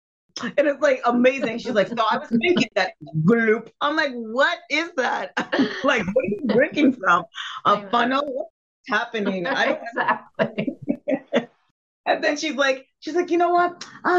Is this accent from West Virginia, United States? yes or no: no; New York, United States; we're from New York. We've met so many cultures.